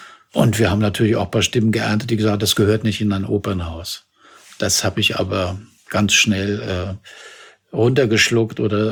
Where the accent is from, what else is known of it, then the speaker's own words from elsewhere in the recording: Germany; Also vielleicht sind wir Deutsche dadurch, dass wir durch Massenhysterien, durch die Hitlerzeit da sehr belastet sind, sehr ja schwer entflammbar.